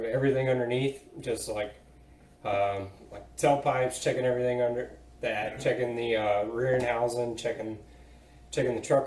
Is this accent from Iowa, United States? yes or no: no; Rockmart, Georgia, United States; I'm from Rockmore, Georgia, originally.